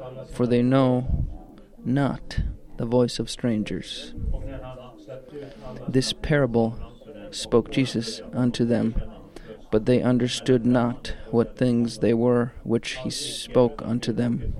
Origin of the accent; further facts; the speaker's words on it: Äänekoski, Central Finland, Finland; next year they'll be at my hometown in Äänekoski.